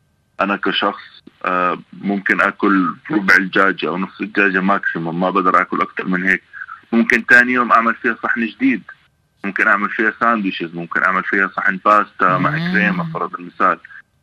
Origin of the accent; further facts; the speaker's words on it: Jordan; انا اردني، طول عمري عايش بالاردن.